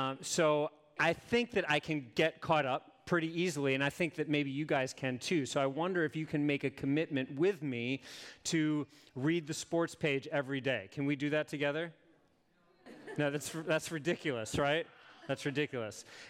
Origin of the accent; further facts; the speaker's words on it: Chicago, Illinois, United States; Some of you know I grew up in Chicago, spent most of my life in the Midwest, and lived there for several years.